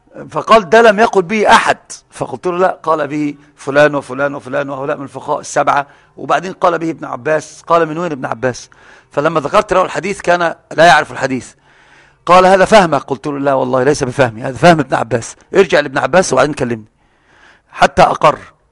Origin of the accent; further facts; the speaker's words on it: Egypt; وتعلم أنت عندنا في مصر المغرب غريب، قم فصلي.